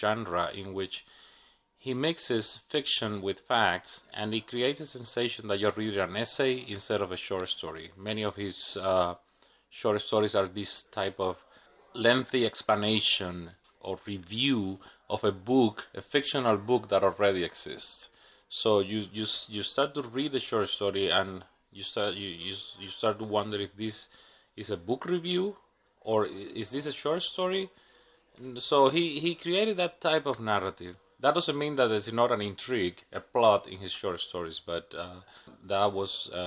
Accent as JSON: {"language": "English", "country": "Cuba", "second_language": "English", "moved": "yes", "lives_now": "United States", "said": "Well, I'm originally from Cuba. I now live in the United States. I teach at a small liberal arts college in Iowa, Luther College."}